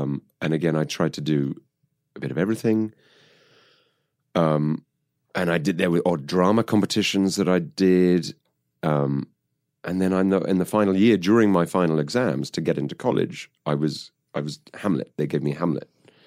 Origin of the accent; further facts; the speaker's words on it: South East England, United Kingdom; I grew up just outside of London.